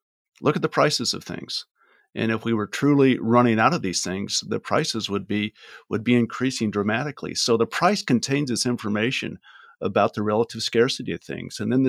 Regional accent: Idaho, United States; You know, I grew up in Idaho. My father had a gas station. And so I kind of come from this working class family of six children.

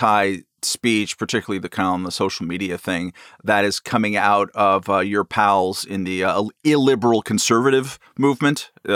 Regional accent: Hollywood, California, United States; I'm like Andy Kaufman. I'm from Hollywood.

